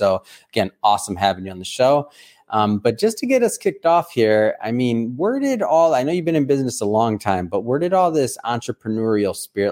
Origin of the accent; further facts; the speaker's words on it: Detroit, Michigan, United States; I grew up in Detroit, right on the border there.